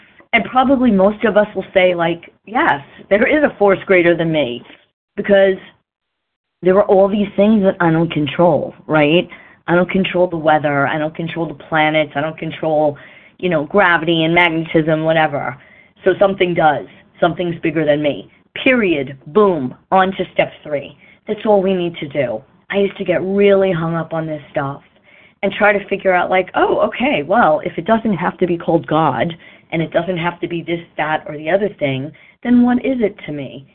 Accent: New York City, New York, United States; I'm from New York City.

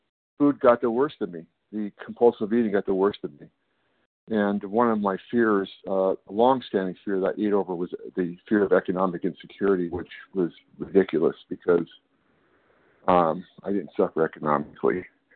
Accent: California, United States; I'm from Northern California.

